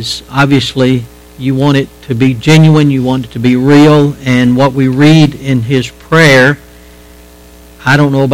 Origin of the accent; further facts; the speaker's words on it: Alabama, United States; Alabama, we're kind of laid back. Matter of fact, I think that that's why when you go to a place like that as a Southerner, you're easily identified.